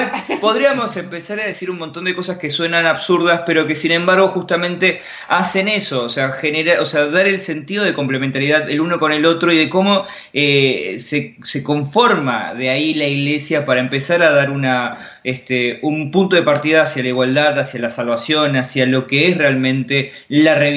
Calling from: Merlo, San Luis, Argentina; de Merlo, San Luis.

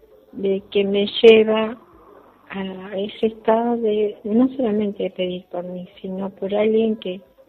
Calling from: Buenos Aires, Argentina; soy de Flores, Buenos Aires.

